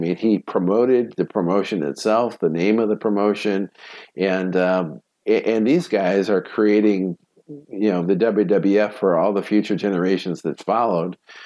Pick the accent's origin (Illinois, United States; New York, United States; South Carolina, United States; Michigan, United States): New York, United States; Binghamton; And I can remember in my hometown of Binghamton, we had a marquee outside of our arena